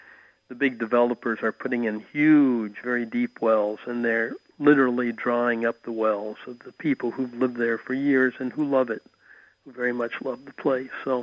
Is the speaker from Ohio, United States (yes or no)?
no; Oregon, United States; also born or lived in Northern California / New York; even though I'm from Oregon and spent many years in Northern California and New York and other places that are much cooler and much moister